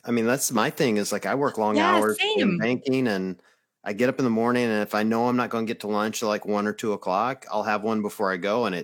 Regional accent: Deep South, United States; I mean, I grew up in the Deep South. So you got to understand, like, country music, I don't listen to country music that much. But I was raised around it.

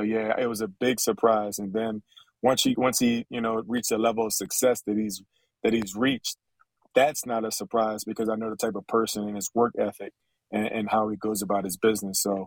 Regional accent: Philadelphia, Pennsylvania, United States; you know, we've been through so much together, you know, just growing up in Philly, competing against each other, playing with one another.

